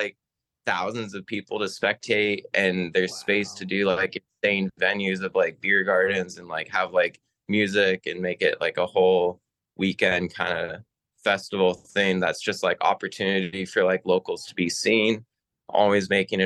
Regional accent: Wyoming, United States; because it's funny, like growing up in Wyoming, I had to build all of the first jumps that I learned how to dirt jump on.

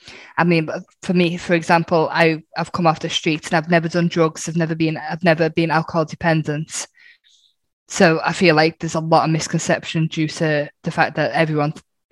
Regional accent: Liverpool, North West England, United Kingdom; I'm from Liverpool, yeah.

